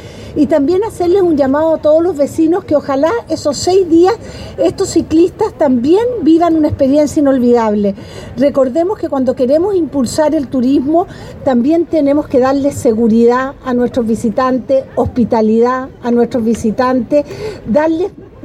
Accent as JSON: {"language": "Spanish", "region": "Los Lagos", "country": "Chile", "said": "somos nosotros, los chilenos, los chilotes, quienes vamos a poder marcar la diferencia."}